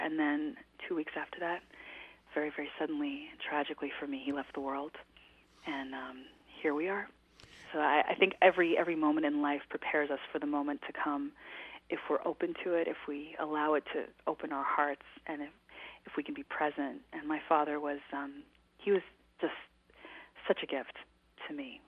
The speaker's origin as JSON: {"language": "English", "town": "Toronto", "region": "Ontario", "country": "Canada", "tie": "born or raised there", "said": "I grew up in Toronto and both lived there as a normal child"}